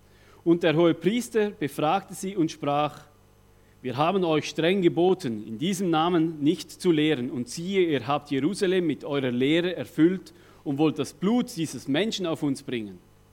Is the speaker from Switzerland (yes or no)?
yes; Roggwil, Thurgau, Switzerland; Ich komme aus dem Kanton Thurgau am Bodensee bei Rockwil. Das ist ganz in der Nähe von Arbon.